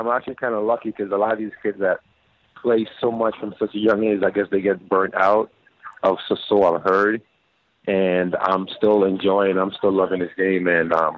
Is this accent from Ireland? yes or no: no; St. Thomas, U.S. Virgin Islands; growing up, I really didn't have a team.